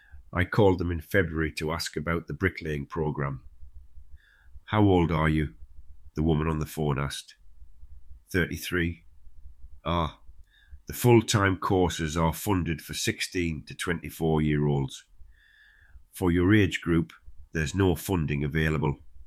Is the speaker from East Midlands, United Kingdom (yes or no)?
no; Wallsend, North East England, United Kingdom; I grew up in Wallsend, watching Dad's crew put up houses across Newcastle. Left school at 16 to work alongside him, learning the trade the old way.